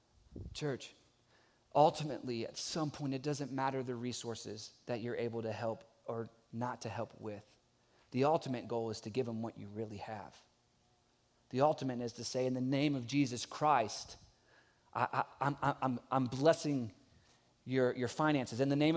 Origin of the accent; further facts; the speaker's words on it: Carolina, United States; there was definitely a time as I was growing up in Carolina where I got on a country road and had no idea where I was.